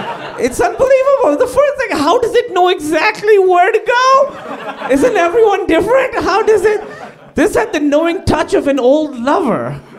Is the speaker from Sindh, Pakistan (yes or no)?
yes; Karachi, Sindh, Pakistan; The other thing you have to know is I grew up in Karachi, Pakistan